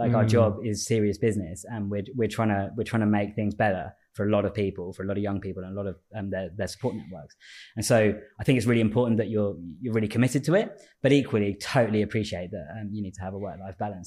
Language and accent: English; Cambridge, East of England, United Kingdom; I'm from Cambridge, right? That was what I was getting at. So because I came from Cambridge and saw this, if you like, town and gown divide, right? So that there was the university and then there was everything else in the city.